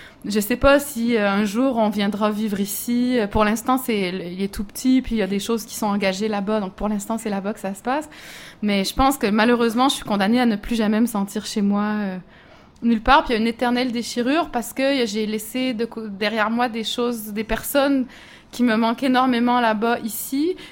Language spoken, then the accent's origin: French; Montreal, Quebec, Canada; also born or lived in Saguenay; je pense que je suis principalement montréalaise. C'est-à-dire que je suis née au Saguenay, je suis allée souvent quand j'étais petite, tout ça, une partie de ma famille est là-bas, mais j'ai grandi ici.